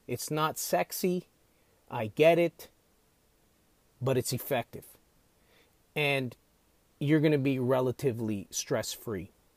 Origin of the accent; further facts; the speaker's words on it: Ontario, Canada; so I'm from Canada. I know people, if you're listening in the US, you say 9th grade, we say grade 9.